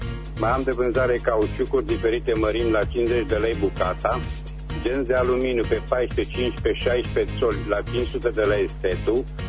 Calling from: Reșița, Caraș-Severin, Romania; tot sunt din Reșița

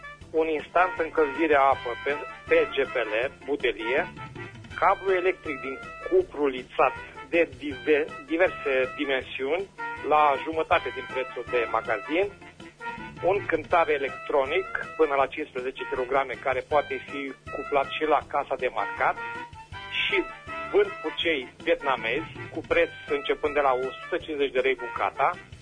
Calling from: Berzovia, Caraș-Severin, Romania; din Berzovia și vând două aparate de aer condiționat profesionale

